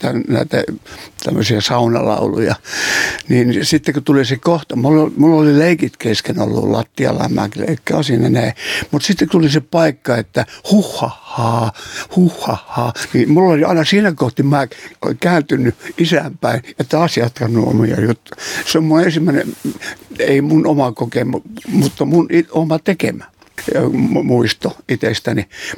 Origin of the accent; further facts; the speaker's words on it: Kannus, Central Ostrobothnia, Finland; now in Kokkola, Finland; Ei, Kannuksesta olen lähtöisin. Sitten muutettiin Kokkolaan vuonna 60.